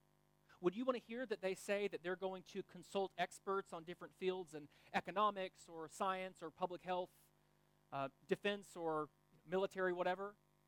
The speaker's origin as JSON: {"language": "English", "country": "United States", "lives_now": "Belgium", "said": "And of course, my home country, America, we've had our elections."}